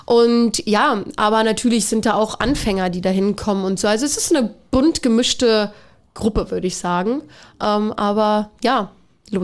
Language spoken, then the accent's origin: German; Cottbus, Brandenburg, Germany; moved away as an adult; Ja, ich bin auch mal weggegangen. Also nach dem Abi.